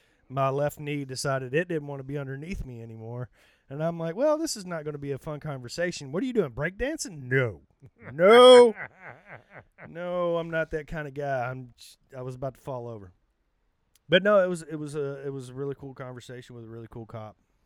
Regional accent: Arkansas, United States; I was like, well, I'm from Arkansas.

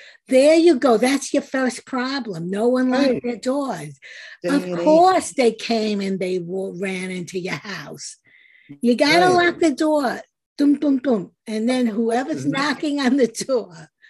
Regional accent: New York, United States; Like as New Yorker, you lock everything.

